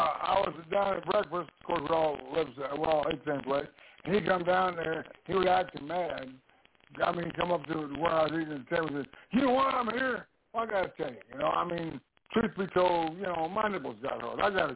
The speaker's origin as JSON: {"language": "English", "region": "Texas", "country": "United States", "tie": "born or raised there", "said": "I grew up in Texas. I mean, they all fight there."}